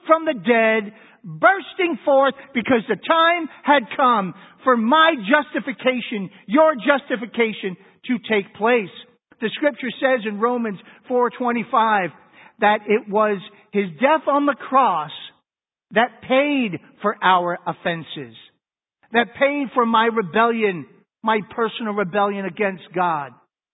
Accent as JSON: {"language": "English", "town": "Long Island", "region": "New York", "country": "United States", "tie": "born or raised there", "said": "We didn't have a built-in pool where I was growing up in Long Island."}